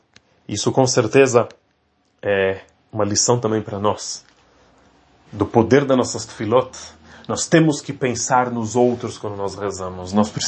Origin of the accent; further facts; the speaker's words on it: Russia; Portuguese is a second language; Mas eu vim da Rússia e durante muitos anos nós não podíamos sequer mencionar as palavras Arbata Minim, quatro espécies.